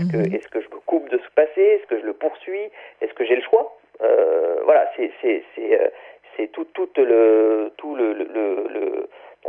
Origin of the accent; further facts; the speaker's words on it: France; moi, je suis français, donc je suis concerné par l'histoire de France.